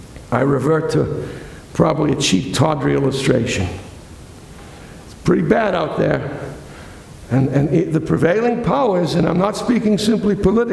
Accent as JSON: {"language": "English", "town": "Boston", "region": "Massachusetts", "country": "United States", "said": "But I come from Boston. And we had a basketball team up there that used to win championships like there was no tomorrow."}